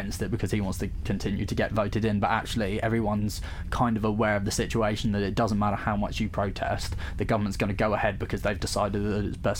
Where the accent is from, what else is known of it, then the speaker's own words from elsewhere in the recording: South East England, United Kingdom; So I come from Buckinghamshire